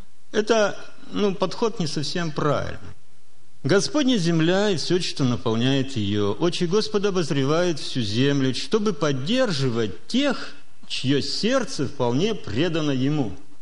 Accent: Almaty, Kazakhstan; я не представился, откуда я приехал. Я приехал из Алматы.

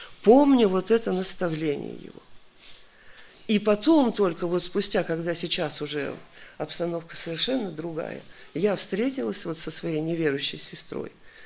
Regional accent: Siberia, Russia; я сама из Сибири

